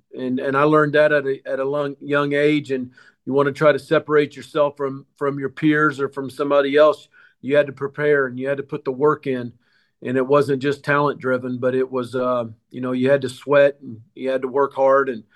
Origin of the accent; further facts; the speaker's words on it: Sallisaw, Oklahoma, United States; Yeah, I grew up in Sallisaw, Oklahoma, as you know, a small town and two parents.